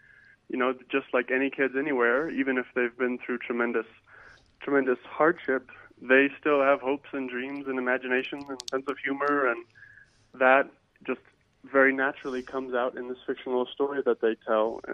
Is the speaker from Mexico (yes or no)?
no; Eswatini; now in United States; I came to make Swaziland my filmmaking home because it was my home. I grew up in Swaziland. My family still lives there.